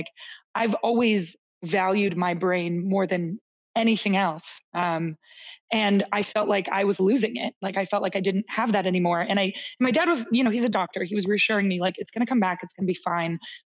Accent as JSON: {"language": "English", "country": "Canada", "said": "as a Canadian, I was exposed to American healthcare for the first time"}